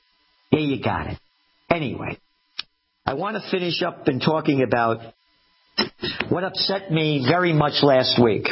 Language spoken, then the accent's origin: English; United States; It was a disgrace to me as an American.